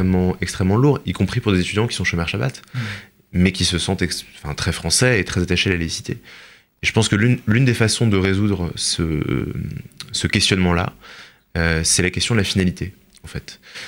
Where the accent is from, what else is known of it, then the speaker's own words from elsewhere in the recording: France; Et donc ça interroge aussi notre responsabilité en tant que juifs et en tant que français, 50 ans après la Shoah